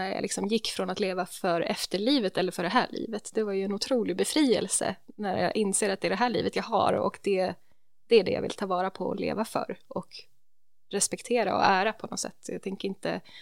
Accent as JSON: {"language": "Swedish", "country": "Sweden", "said": "Alltså även om jag var svensk."}